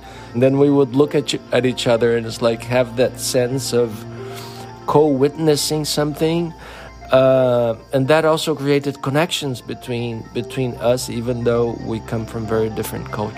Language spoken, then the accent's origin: English; Brazil; now in Santa Cruz, United States; I come from Brazil.